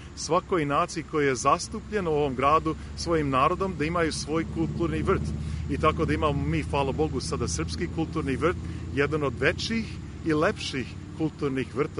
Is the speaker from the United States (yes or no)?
yes; Cleveland, Ohio, United States; ja sam rođen ovde u Clevelandu, ovde sam i odrastao i školovan i tako dalje